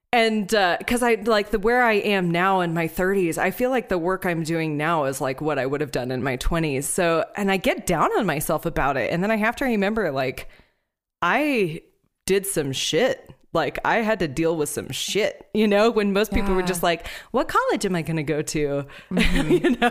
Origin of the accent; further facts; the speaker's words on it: Texas, United States; I come from Texas and in Texas, there's this thing called the Texas sheet pan cake.